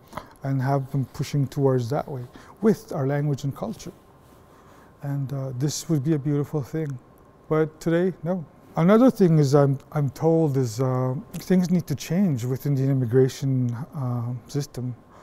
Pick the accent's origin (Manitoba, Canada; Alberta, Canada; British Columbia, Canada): Manitoba, Canada; Warren's Landing; also born or lived in Norway House; I grew up as a trapper. I was born in Norrie House and raised about 10 kilometers out of Norrie House in a town once called Warren's Landing. It's now a ghost town.